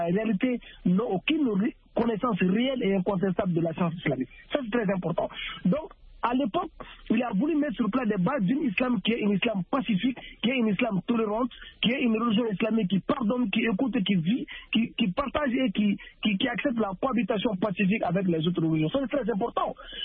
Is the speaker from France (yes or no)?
no; Timbuktu, Tombouctou, Mali; ma région natale qui est Tombouctou et Darawan à l'époque